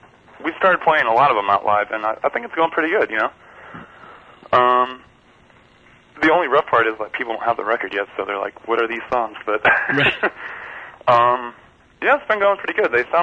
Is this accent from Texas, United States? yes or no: no; Illinois, United States; Yeah, I'm from Central Illinois, so.